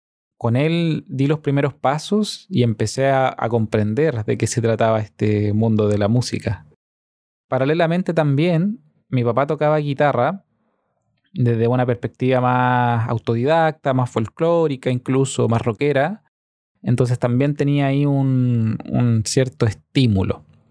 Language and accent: Spanish; Santiago Metropolitan, Chile; born there; soy músico guitarrista, tengo 28 años, nací acá en Chile, en la región metropolitana.